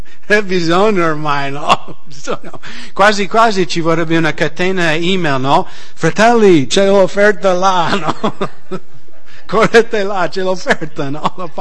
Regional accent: United States; Italian is a second language; now in Italy; Nel mio paese, negli Stati Uniti, è più o meno come Nord Italia.

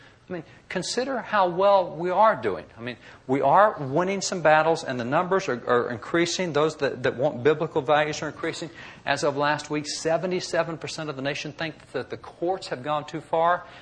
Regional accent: Texas, United States; I'm from Texas. We just had the Villa.

